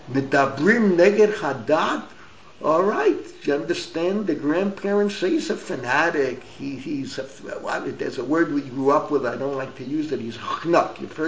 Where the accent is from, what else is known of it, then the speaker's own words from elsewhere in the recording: Bronx, New York, United States; I grew up in the Bronx, 700,000 plus Jews.